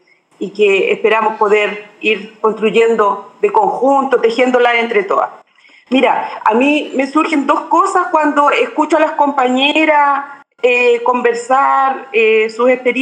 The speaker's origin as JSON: {"language": "Spanish", "country": "Chile", "said": "desde la región mapuche, de donde yo vengo en Chile"}